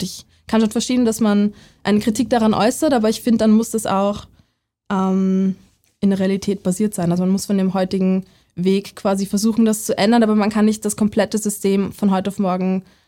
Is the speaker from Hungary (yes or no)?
no; Vienna, Austria; Ich bin in Wien aufgewachsen. Ich kannte mich aus in der Stadt, ich wollte mal was ganz Neues machen.